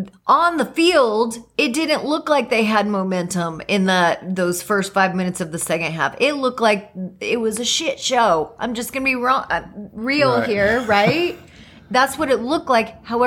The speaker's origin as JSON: {"language": "English", "region": "Kansas", "country": "United States", "tie": "born or raised there", "said": "because, you know, I grew up in Kansas, and so we consider Kansas City Chiefs our team."}